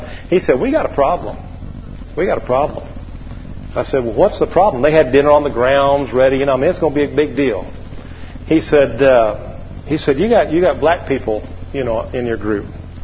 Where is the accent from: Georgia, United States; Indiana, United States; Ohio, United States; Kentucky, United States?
Georgia, United States; Atlanta; Now, you got to understand, I grew up in Atlanta, Metro Atlanta. And to be honest with you, Metro Atlanta, I was insulated somewhat from most racial prejudice thinking.